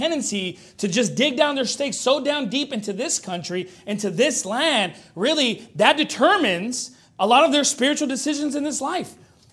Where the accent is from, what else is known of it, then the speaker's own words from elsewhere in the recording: United States; yes, you know, I was born here. Yes, I'm an American